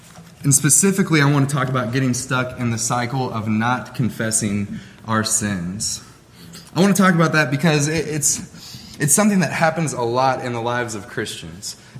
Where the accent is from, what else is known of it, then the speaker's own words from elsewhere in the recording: Louisville, Kentucky, United States; Where I'm from Louisville, Kentucky. There aren't a lot of revolving doors in the city of Louisville.